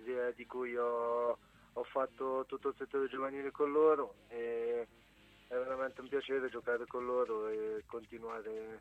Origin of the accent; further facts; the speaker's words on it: Ancona, Marche, Italy; La mia origine è tunisina, però sono nato qui in Ancona.